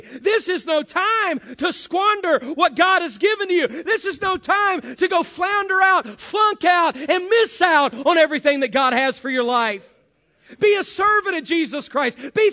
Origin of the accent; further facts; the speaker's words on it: West Virginia, United States; I'm from West Virginia, of course, you know that by now. I like to say that, by the way. I grew up there in the Kanawha Valley.